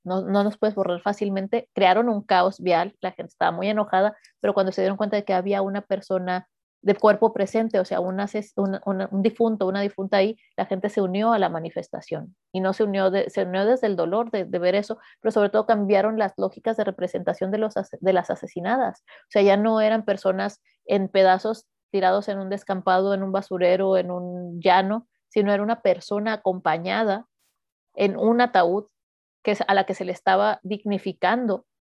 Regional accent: Mexico; born there; yo también nací en México y así, ¿no?

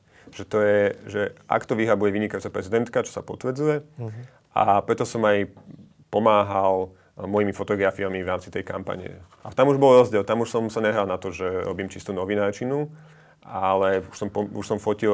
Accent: Bratislava, Bratislava Region, Slovakia; Ja som chlapec z Bratislavy, ktorý 10 rokoch utekal pred náckami

